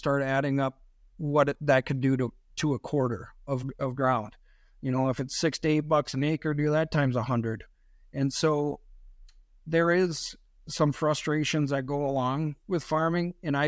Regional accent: Devils Lake, North Dakota, United States; We grew up in Devil's Lake, the two of us, and we hunted just like you guys, and friends with farmers, friends with hunters.

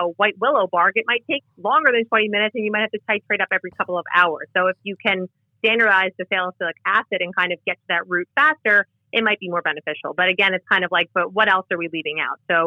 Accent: New Jersey, United States; you know, I'm from New Jersey. We're known as a garden state.

